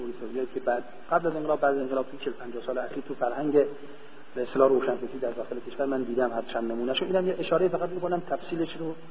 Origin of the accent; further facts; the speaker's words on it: Iran; اتفاقا ایشون فهمید ما ایرانی هستیم